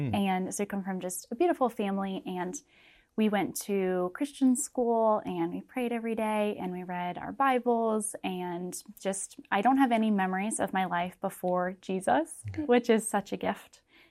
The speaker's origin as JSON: {"language": "English", "region": "Virginia", "country": "United States", "tie": "born or raised there", "said": "I grew up in Virginia, actually."}